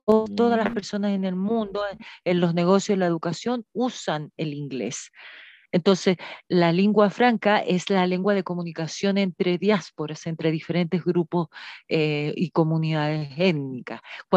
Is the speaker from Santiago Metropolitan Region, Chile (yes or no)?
no; Chuquicamata, Antofagasta, Chile; soy chilena, soy del norte de Chile, de un lugar que se llama Chuquicamata, que es la mina a rajo abierto más grande del mundo, mucha gente la conoce así.